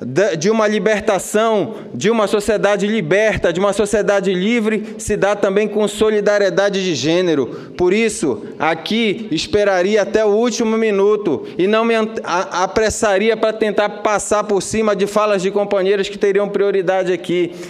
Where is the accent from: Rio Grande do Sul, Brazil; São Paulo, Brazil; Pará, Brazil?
Pará, Brazil; born there; uma cearense, que há mais de 40 anos emigrou do Ceará para o Pará, que foi onde eu nasci.